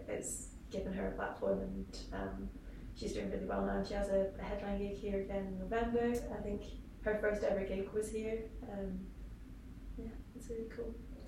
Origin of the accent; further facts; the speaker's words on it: Scotland, United Kingdom; I'm from Scotland, can't tell.